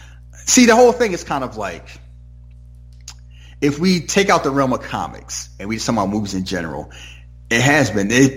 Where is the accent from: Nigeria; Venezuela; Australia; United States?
Nigeria; People think, oh, I'm from Nigeria.